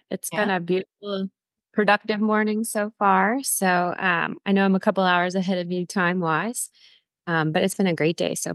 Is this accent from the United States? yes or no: yes; Levittown, Pennsylvania, United States; also born or lived in Scranton; So I was born in Scranton. A lot of people know Scranton on the map from The Office, the show. But my parents were born in this area, and we moved just outside of Philadelphia in Westchester area, Levittown.